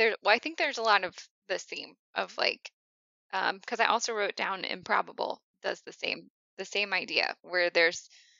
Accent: Indiana, United States; Also, my home state of Indiana gets a shout out

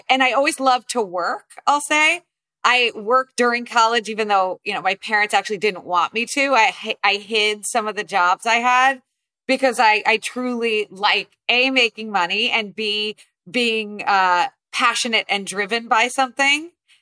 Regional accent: New Jersey, United States; So I grew up primarily in New Jersey.

